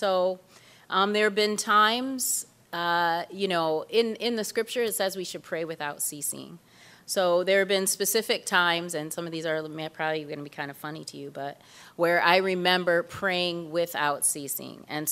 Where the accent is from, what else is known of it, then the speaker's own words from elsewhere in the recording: Lansing, Michigan, United States; so I grew up in Lansing area and came to medical school at Wayne State